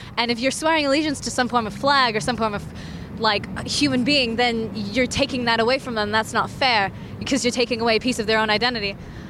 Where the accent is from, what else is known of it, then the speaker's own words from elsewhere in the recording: Toronto, Ontario, Canada; I'm from Toronto, which is like the most multicultural city in the world.